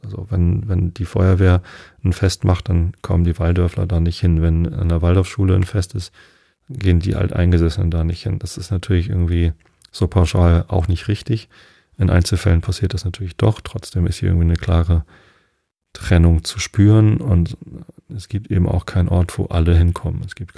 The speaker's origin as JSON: {"language": "German", "town": "Wistedt", "region": "Lower Saxony", "country": "Germany", "tie": "born or raised there", "said": "Ich habe ja meine Jugend in Wisted verbracht. Das ist 2 Dörfer weiter. Also gelte ich schon mal nicht als Karkensdorfer. Außerdem habe ich 11 Jahre in der Stadt gelebt."}